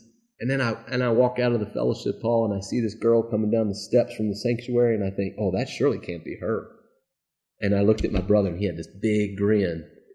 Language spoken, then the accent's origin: English; West Virginia, United States; My brother was in the Air Force. I'm from West Virginia.